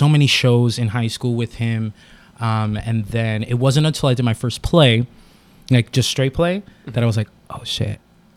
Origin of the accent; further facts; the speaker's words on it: New York, United States; I grew up in the Bronx, New York, in the projects.